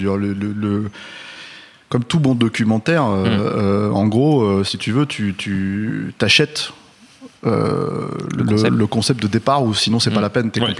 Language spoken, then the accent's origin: French; France; puis on est français